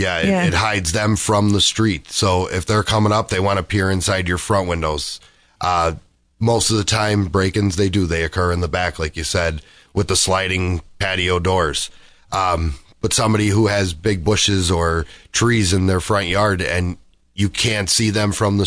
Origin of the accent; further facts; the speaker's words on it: Dunmore, Pennsylvania, United States; And for years, I mean, growing up in Dunmore, that was the thing.